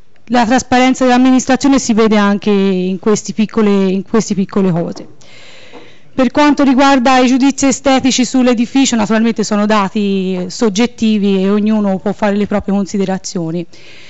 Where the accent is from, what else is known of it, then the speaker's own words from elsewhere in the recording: Figline, Tuscany, Italy; sono abitante da sempre del comune di Figline e ci tengo particolarmente a dirlo perché al mio paese ci tengo forse come pochi altri miei concittadini.